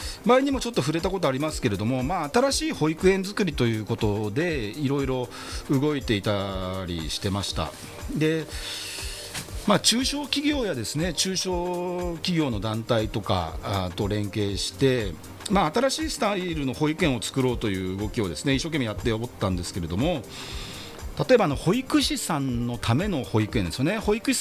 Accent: Yokohama, Kanagawa, Japan; 私横浜鶴見区出身、前議員

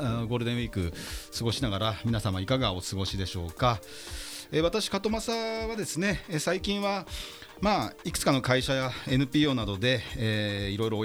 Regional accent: Yokohama, Kanagawa, Japan; 今日もですね、私横浜鶴見区出身、前議員の … 、お送りいたします。

